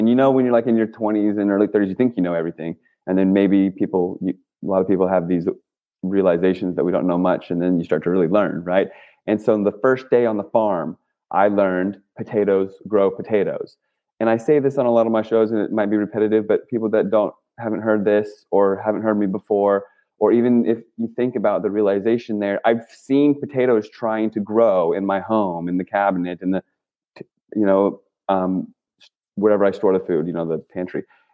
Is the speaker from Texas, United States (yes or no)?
no; Virginia, United States; I grew up in Virginia. I went to Virginia Tech.